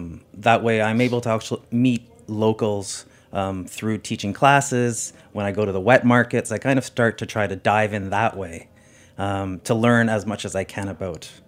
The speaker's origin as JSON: {"language": "English", "country": "Canada", "said": "I am a Canadian."}